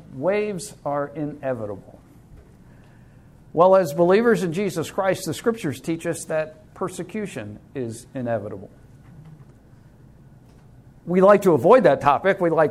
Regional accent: New York, United States; Most of you know that I grew up on Long Island, and I learned to swim at an early age.

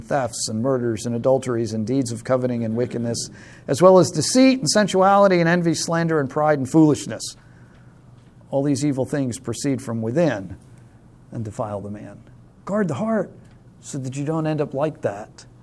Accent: New York, United States; I grew up on Long Island and in the water, so I know a little bit, but I'm not a ship captain by any means.

